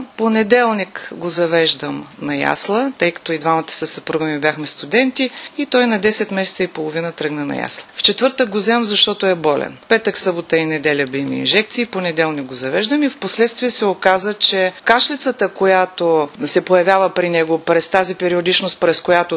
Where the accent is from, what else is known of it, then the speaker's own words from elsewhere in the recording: Gorna Oryahovitsa, Veliko Tarnovo Province, Bulgaria; born there; родена съм в Горна Оряховица, живея в Горна Оряховица. Децата ми допреди 4-5 години живееха в Горна Оряховица. Сега гледам внука си в Горна Оряховица.